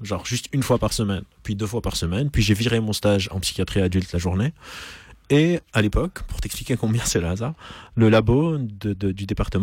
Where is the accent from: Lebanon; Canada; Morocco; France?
Lebanon; Je suis d'origine libanaise, j'ai grandi au Liban.